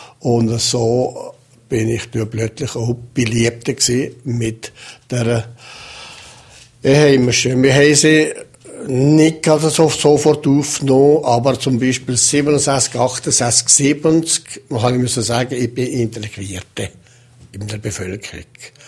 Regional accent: Valais, Switzerland; ich bin ein Walliser geblieben.

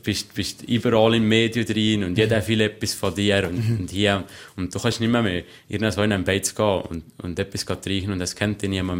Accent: Switzerland; ich bin sicher stolz darauf, als Schweizer, und dass nur wir Schweizer da oben in den Garten gehen können

